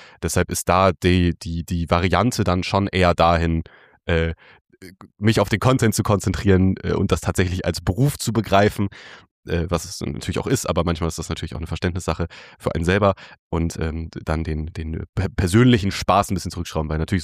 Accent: Hildesheim, Lower Saxony, Germany; now in Berlin, Germany; Also ich bin hier in Berlin so, das ist anbindungstechnisch total okay. So aus meiner Heimat Hildesheim, das bei Hannover

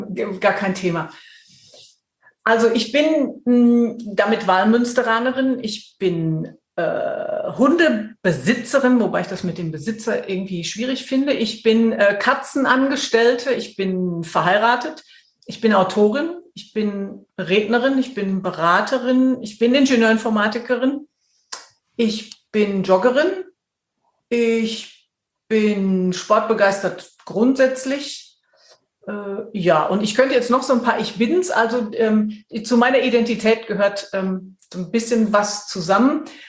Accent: Dortmund, North Rhine-Westphalia, Germany; born there; ich bin gebürtige Dortmunderin

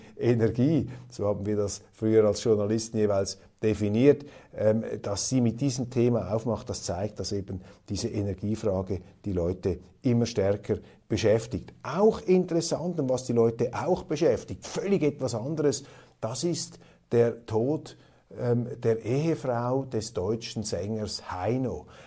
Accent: Switzerland; Als Schweizer kann ich Ihnen sagen, ich habe ein entspannteres Verhältnis zur Kernenergie.

